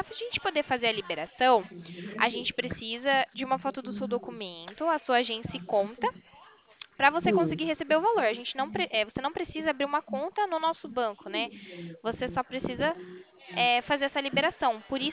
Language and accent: Portuguese; Americana, São Paulo, Brazil; Não, não somos de Ilhabela. Eu sou aqui de Americana.